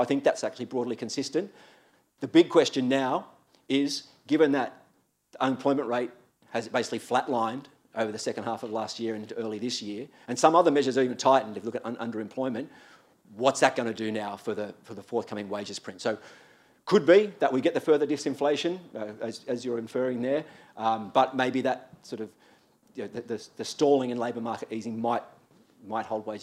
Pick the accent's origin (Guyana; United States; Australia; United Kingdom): Australia; Crookwell, New South Wales; I'm from Crookwell, so we can talk about sheep till the cows come home.